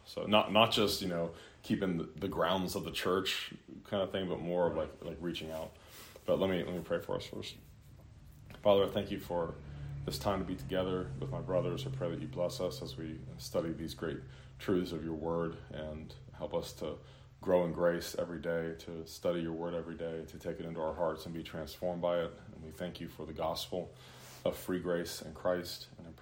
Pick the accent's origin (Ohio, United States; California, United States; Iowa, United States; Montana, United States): Ohio, United States; Cincinnati; Growing up in Cincinnati, like, you guys have heard me tell you the stories about, like, all my friends were Catholic